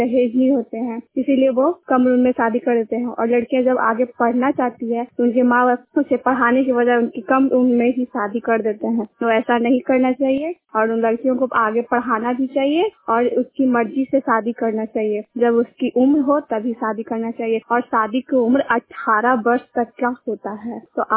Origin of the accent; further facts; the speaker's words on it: Badhauna, India; मैं बढ़ौना की रहने वाली हूँ।